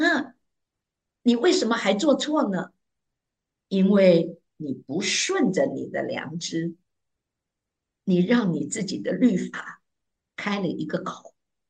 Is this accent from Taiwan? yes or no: no; China; 所以我们中国人是非常懂这个道理。